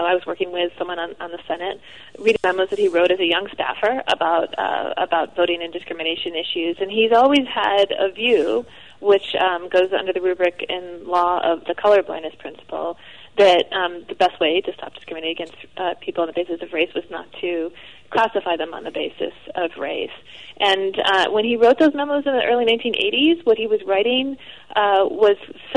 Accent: New England, United States; And I will just say, I'm from New England.

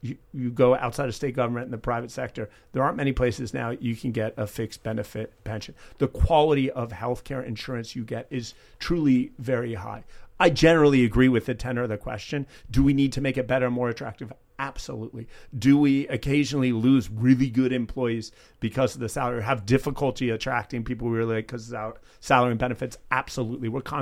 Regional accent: United States; I'm American. So USA First, they announced their roster the other day.

